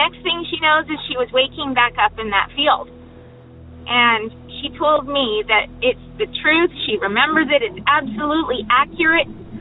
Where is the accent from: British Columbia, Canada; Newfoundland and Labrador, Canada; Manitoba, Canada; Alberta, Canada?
British Columbia, Canada; I'm from British Columbia, Canada.